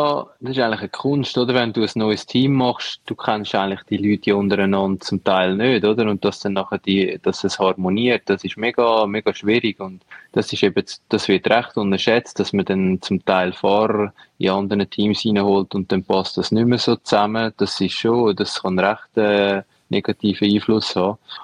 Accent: Rapperswil, St. Gallen, Switzerland; now in Luzerner Hinterland, Switzerland; ich bin ja in Rappi eigentlich aufgewachsen und bin dann eigentlich so, ja, genau, ein bisschen nach dieser schwierigen Zeit, so 2008, 2009, wegen der Samantha auf Hause gezogen, dem Luzerner Hinterland.

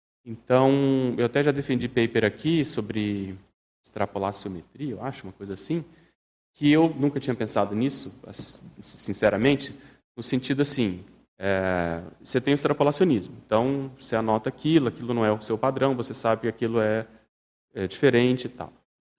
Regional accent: Brasília, Federal District, Brazil; eu sou de Brasília, mas ia muito para o Rio

